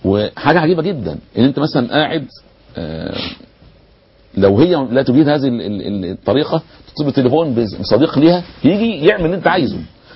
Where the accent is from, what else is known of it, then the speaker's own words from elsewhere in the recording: Egypt; مع ارتفاع تكاليف الزواج عندنا في مصر